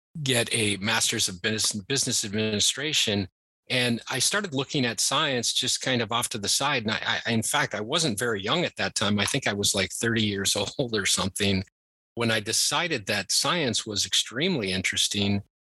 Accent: Seattle, Washington, United States; And that's what brought me back to Seattle. I was originally from Seattle

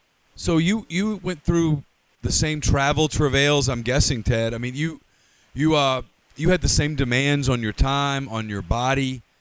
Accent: Ruston, Louisiana, United States; I grew up in Ruston, Louisiana, so that was my wheelhouse, and I was 15 at the time

